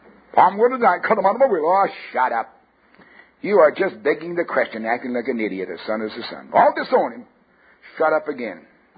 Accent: Canada; also born or lived in Alberta; I came from Canada. I didn't live in Saskatchewan, which is really the wheat bin of the universe. I used to think Alberta was because I lived there

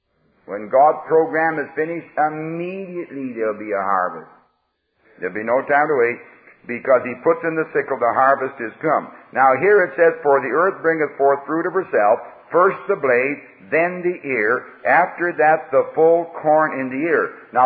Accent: Canada; born there; I was a Presbyterian as a boy. I'm a Canadian by birth.

